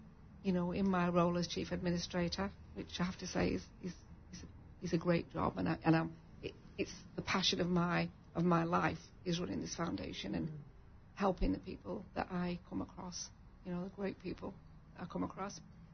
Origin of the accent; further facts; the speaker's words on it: England, United Kingdom; I actually went back to my hometown in England